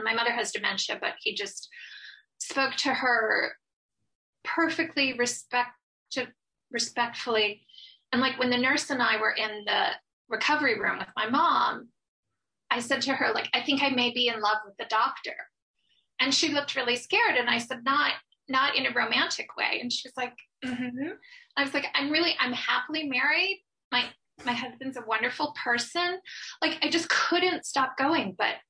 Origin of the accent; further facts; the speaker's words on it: Midland, Michigan, United States; Well, I grew up in Michigan, in Midland, Michigan, and we always vacationed in Northern Michigan.